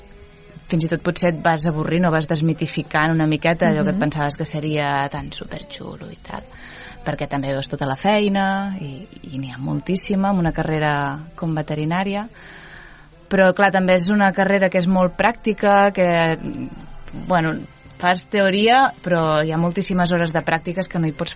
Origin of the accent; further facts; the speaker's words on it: Banyoles, Catalonia, Spain; A Banyoles tota la vida. He estat a Banyoles tota la vida, no perquè vaig anar a Barcelona a estudiar, però vaig néixer aquí, vaig passar la infància i adolescència.